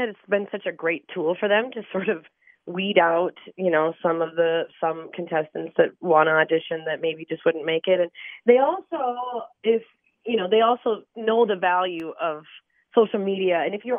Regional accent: North Dakota, United States; So I grew up in the Badlands of North Dakota. If anybody's ever been there, there's a little place called Medora that is kind of a tourist town.

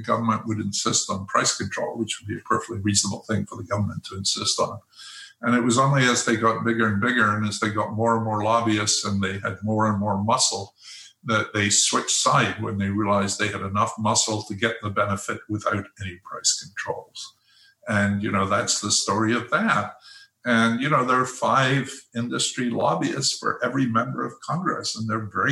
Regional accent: Edinburgh, Scotland, United Kingdom; when I was a kid growing up in Scotland in a very lower middle class part of Edinburgh

